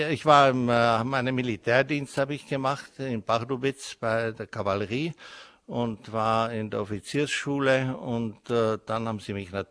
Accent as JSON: {"language": "German", "town": "Chlumec nad Cidlinou", "region": "Hradec Králové Region", "country": "Czechia", "tie": "born or raised there", "said": "Also meine Kindheit war in der Chlumetzer Gegend, in der Königgrätzer Gegend eigentlich, wo mein Vater also seine Besitzungen gehabt hat."}